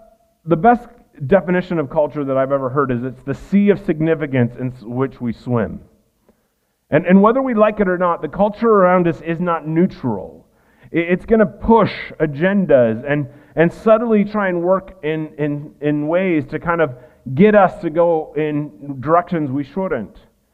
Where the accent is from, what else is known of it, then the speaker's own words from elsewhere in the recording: Iowa, United States; I grew up in Iowa. That's just barnyard language for us.